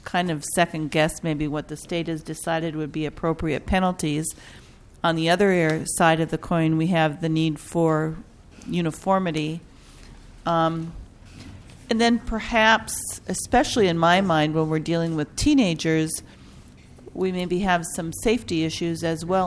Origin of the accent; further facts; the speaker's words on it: Bemidji, Minnesota, United States; And I'm looking at this editorial, which came from my hometown paper, the Bemidji Pioneer.